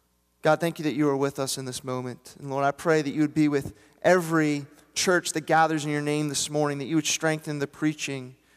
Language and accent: English; New Jersey, United States; I'm originally from South Jersey, and like that's as good as it gets.